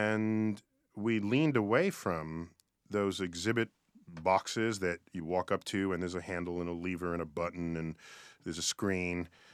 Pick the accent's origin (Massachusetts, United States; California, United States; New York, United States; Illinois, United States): New York, United States; New York City; I grew up in New York City, and the local planetarium there is the Hayden Planetarium.